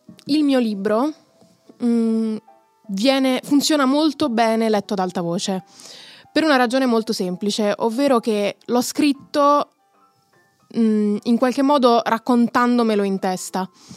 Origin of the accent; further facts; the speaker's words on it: Rome, Lazio, Italy; accent: Roman; il mio accento romano, nonostante io sia nata e cresciuta a Roma, è tremendo.